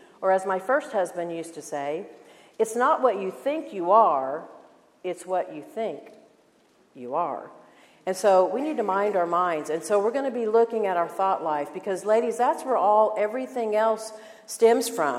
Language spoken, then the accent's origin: English; Oshkosh, Wisconsin, United States; born there; I was born in Wisconsin. Oshkosh, by gosh. So 70 years ago, so that tells you how old I am.